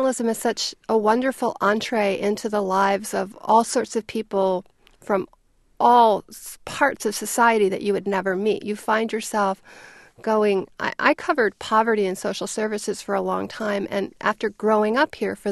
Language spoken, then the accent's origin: English; Baltimore, Maryland, United States; also born or lived in Texas; I grew up in Baltimore. I was the daughter of a newspaper man here and wanted very much to come back here to work